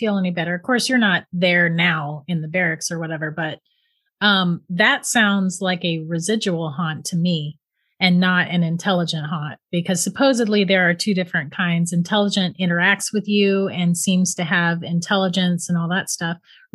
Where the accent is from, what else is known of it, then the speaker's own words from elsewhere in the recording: St. Augustine, Florida, United States; now in Ohio, United States; We just moved to Ohio in 2012. Until then, I was born and raised in St. Augustine, Florida.